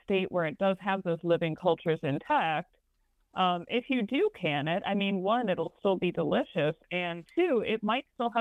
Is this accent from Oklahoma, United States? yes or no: no; Colorado, United States; also born or lived in Iowa; now in US South; I grew up in Colorado where we did not eat pork hocks, but my family is Southern. I live in the South now, and I lived in Iowa, so I've eaten a lot of pork.